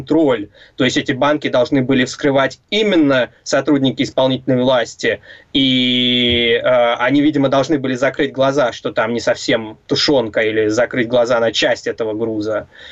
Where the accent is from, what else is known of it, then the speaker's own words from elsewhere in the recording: Saint Petersburg, Russia; Я сам из Петербурга, и я, когда эти все события происходили, был совсем маленький.